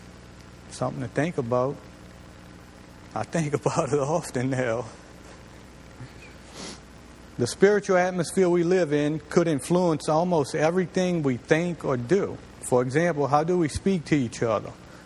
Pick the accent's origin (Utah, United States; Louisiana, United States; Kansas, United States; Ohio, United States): Louisiana, United States; I know nothing about horse and buggy. I'm Cajun.